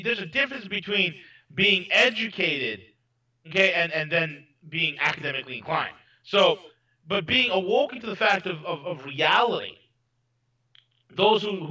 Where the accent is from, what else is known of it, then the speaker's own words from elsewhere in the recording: New York, United States; You know, being a New Yorker, I can honestly tell you